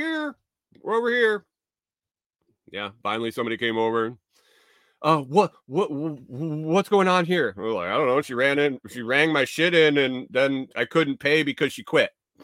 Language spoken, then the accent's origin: English; Minnesota, United States; Like, I'm from Minnesota. I get it when it's cold